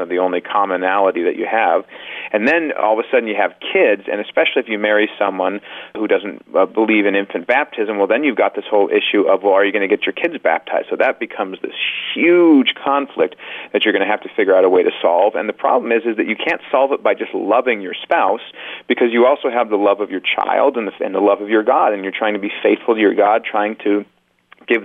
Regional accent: Indianapolis, Indiana, United States; I used to go into this music store near my hometown, music store in Indianapolis.

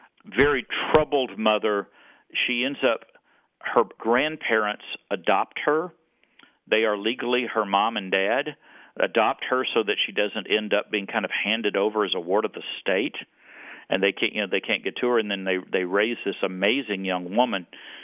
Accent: Baltimore, Maryland, United States; now in Oak Ridge, United States; I'm from Baltimore, so I've been, you know, I spent the last 10 years in Baltimore before moving to Oak Ridge, I should say.

